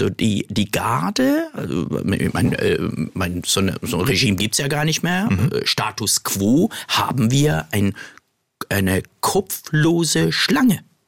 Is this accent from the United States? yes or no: no; Iran; das haben wir als Iraner satt.